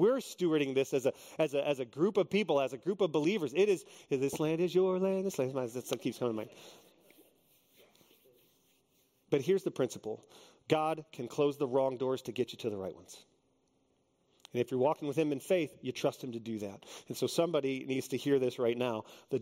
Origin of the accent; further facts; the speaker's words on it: Texas, United States; So I grew up in Texas. So Stephen F. Austin was close. Michigan was really far.